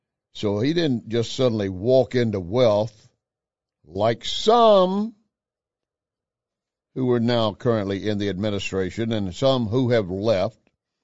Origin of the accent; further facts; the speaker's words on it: Texas, United States; And I'm a Texan, but all I accept is he's an Okie.